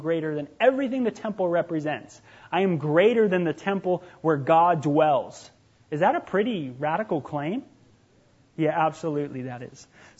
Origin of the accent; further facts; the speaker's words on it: California, United States; Jesus was Jewish. He's from Israel. I'm from California. Total different worlds, man.